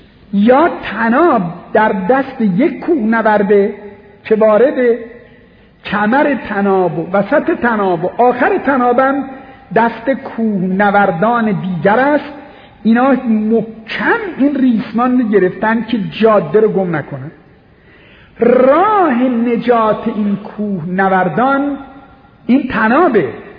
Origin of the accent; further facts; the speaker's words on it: Isfahan, Iran; اهل کجا هستی؟ گفتم اصفهان.